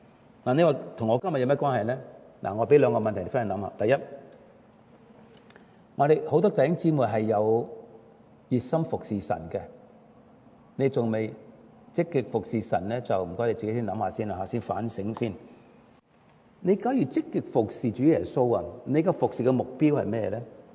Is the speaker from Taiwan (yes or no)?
no; China; 譬如我们中国人，有些人，有男人拍下自己胸膛